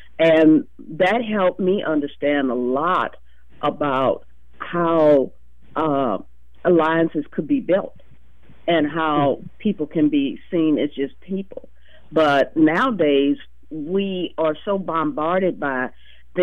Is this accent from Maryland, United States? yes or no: no; St. Louis, Missouri, United States; I grew up in St. Louis, and so I know exactly what you said.